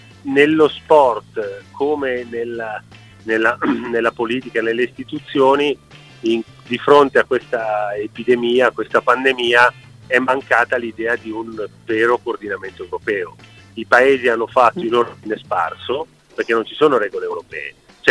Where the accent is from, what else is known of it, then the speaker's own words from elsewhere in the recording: Milan, Lombardy, Italy; io sono cresciuto a Milano, per cui immaginatevi, Milano, sì. Sono cresciuto a Milano a 500 metri a 500 metri abitavo dallo stadio.